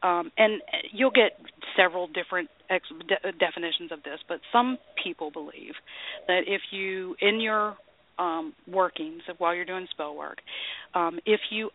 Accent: North Carolina, United States; Since I was, you know, born and raised in North Carolina, I've got a deep connection to pottery

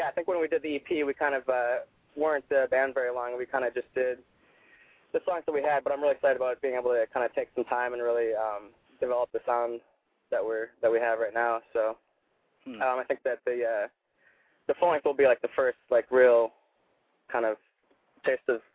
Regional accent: Sheboygan, Wisconsin, United States; I'm from Sheboygan, so it's not as far as I ever travel as Otto.

